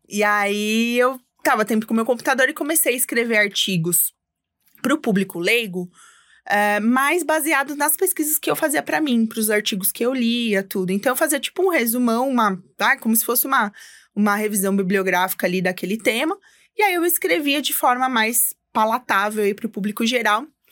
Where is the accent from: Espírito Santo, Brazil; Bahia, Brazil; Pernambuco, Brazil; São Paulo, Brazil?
São Paulo, Brazil; eu sou daqui de São Paulo mesmo, nasci aqui na cidade de São Paulo, mas sou de uma família bem humilde. A gente é lá de Pirituba, bem na periferia.